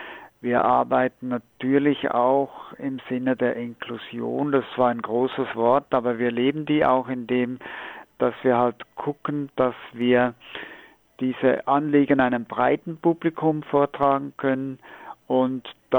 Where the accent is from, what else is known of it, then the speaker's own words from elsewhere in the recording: Switzerland; now in Schwerin, Germany; ich bin ja kein deutscher Staatsbürger, ich bin ja Schweizer, und ich habe schon in der Schweiz Rundfunk gemacht.